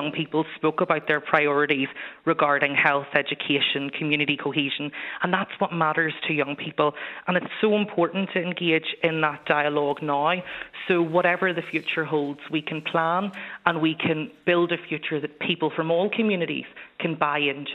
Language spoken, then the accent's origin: English; Belfast, Northern Ireland, United Kingdom; I come from South Belfast, and I was really lucky to have been able to attend an integrated school, which is a cross-community school in Northern Ireland